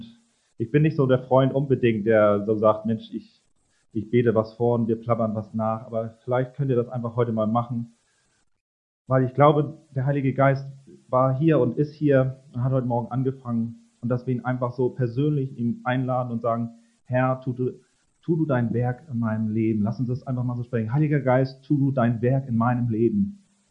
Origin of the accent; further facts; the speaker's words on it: Kiel, Schleswig-Holstein, Germany; aber für mich sind das ja Riesenberge hier, ne? Als Kieler Sprotte.